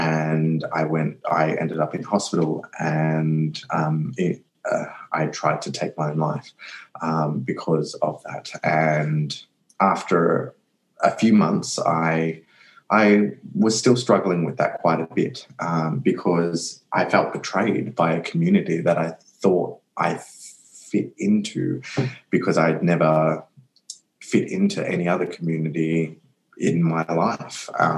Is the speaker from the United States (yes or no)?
no; Australia; also born or lived in India; I was given up for adoption when I was 10 days old. I spent 10 months in the orphanage, and then I was adopted out to Australia and grew up in an Australian Dutch family. I grew up with three older siblings